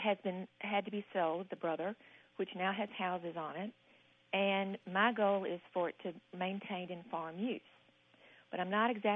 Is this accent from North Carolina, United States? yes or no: yes; North Carolina, United States; now in Nashville, United States; I'm calling from Nashville, but my heart is in Raleigh, North Carolina, and in Rowan County.